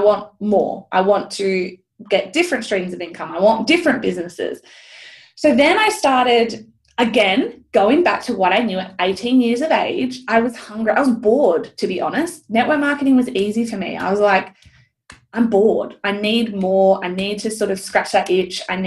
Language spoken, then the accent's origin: English; Australia; This is all Australian numbers. I'm not US, I'm Australian.